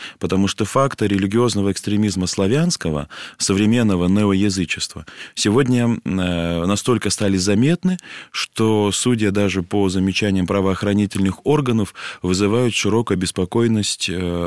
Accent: North Caucasus, Russia; позвольте мне говорить сегодня как кавказцу, человеку, который родился и вырос на Северном Кавказе.

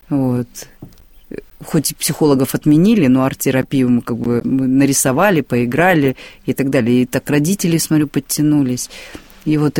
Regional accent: Saint Petersburg, Russia; Я из Санкт-Петербурга.

